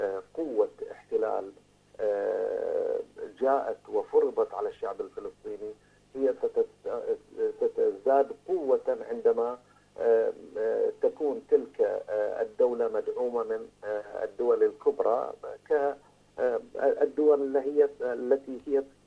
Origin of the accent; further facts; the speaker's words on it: Bahrain; نحن كشعب بحريني لا توجد عندنا مشكلة